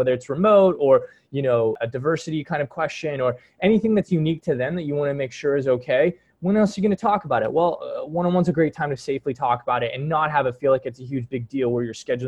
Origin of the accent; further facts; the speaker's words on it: East Coast, United States; also born or lived in San Francisco; now in New York City, United States; I was previously living in San Francisco, decided to make the move back to the East Coast where I'm from